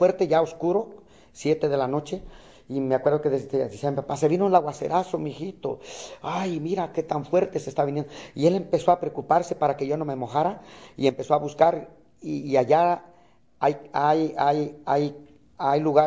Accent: Cuernavaca, Morelos, Mexico; todos esos 6 años yo ya crecí en Cuernavaca, Morelos, ya una ciudad ya muy cambiante para mí, que viniéndome de un monte al pueblo y del pueblo a una ciudad

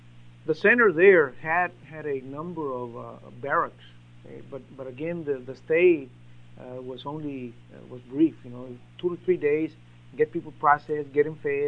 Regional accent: Mexico; I spoke Spanish, and I'm originally from Mexico.

